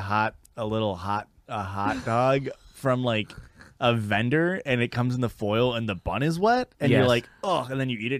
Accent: Missouri, United States; I'm also from the Midwest, Missouri, and I wanted to make you guys settle something

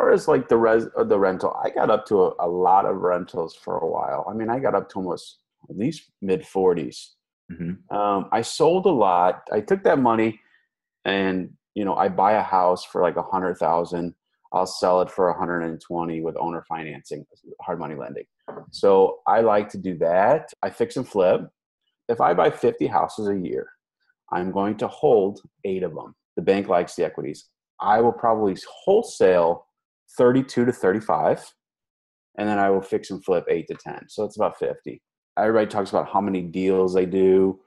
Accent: St. Louis, Missouri, United States; from St. Louis.

